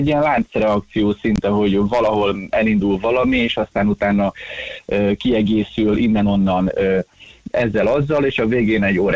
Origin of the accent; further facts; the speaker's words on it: Hungary; also born or lived in Saint Petersburg, Russia; Én ugye nem is Magyarországon születtem, hanem Leningrádban, még a Szovjetunióban, és egy éves korom óta élek Magyarországon, és az édesapám ukrán, édesanyám magyar